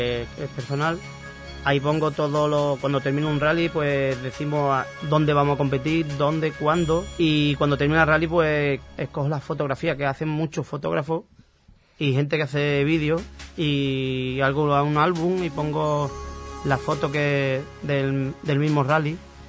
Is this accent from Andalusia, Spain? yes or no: yes; Lepe, Andalusia, Spain; yo soy del Lepe